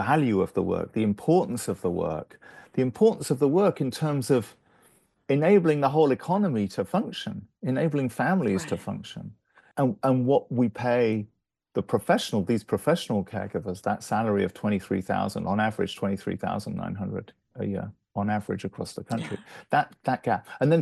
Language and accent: English; England, United Kingdom; you can tell from my accent, I'm English in origin, as is my wife, and her mother lives in England.